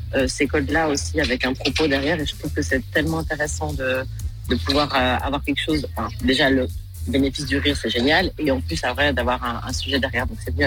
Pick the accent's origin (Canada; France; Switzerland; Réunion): Switzerland; Oh, ça me rend fière pour une petite Suissesse comme moi d'aller faire sur cette belle scène vue sur le lac